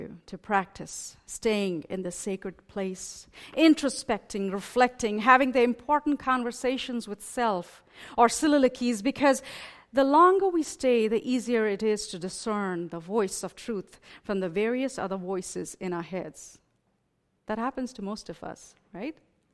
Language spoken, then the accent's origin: English; India; It may surprise you that though I was born and raised in India, I did not particularly grow up with strong ties to any given region, language, or religion.